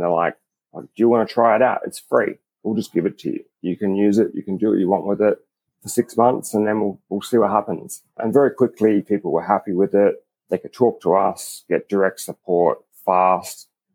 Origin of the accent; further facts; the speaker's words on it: Australia; But for us, being Australian, and it made sense.